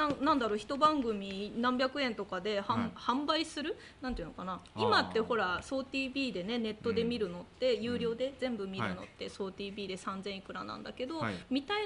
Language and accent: Japanese; Tochigi, Japan; 私は栃木です。